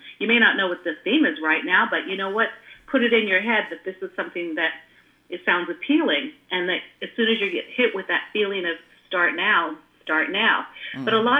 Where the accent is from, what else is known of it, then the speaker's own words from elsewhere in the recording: California, United States; And, you know, I'm a girl from Silicon Valley, raised there since I was 5 years old, and it was a place of ideas.